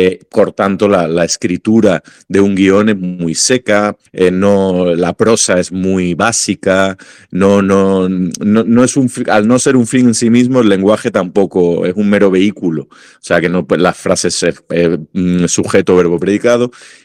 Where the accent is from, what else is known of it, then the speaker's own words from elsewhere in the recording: Málaga, Andalusia, Spain; also born or lived in Denmark; now in Madrid, Spain; y yo nací allí, pero a los dos añitos ya no nos fuimos para Málaga, por tanto, se puede decir que he vivido 2 años en Dinamarca y 48 en España, ¿no? Y me crié en Málaga, entonces me considero a todos los efectos malagueño, y ahora vivo en Madrid.